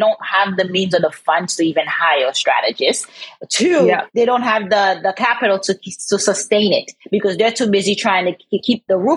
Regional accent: California, United States; I'm from California and we have In-N-Out here.

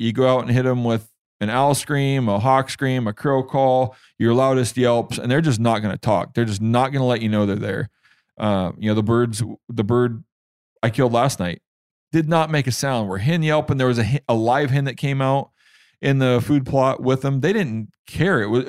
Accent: Kansas, United States; Easterns here, you know, in Kansas, I've got the luxury back when Easterns were doing pretty decent around my hometown of PL.

